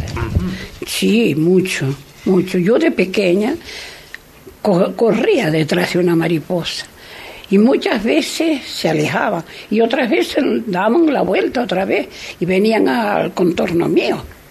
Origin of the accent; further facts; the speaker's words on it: Santa Cruz de Tenerife, Canary Islands, Spain; born there; yo nací aquí en Santa Cruz, en el Cabo, uh-huh, en donde le decían las Plaza San Telmo. Uh-huh. Bueno, allí tenía mi mamá la casa y mi padre.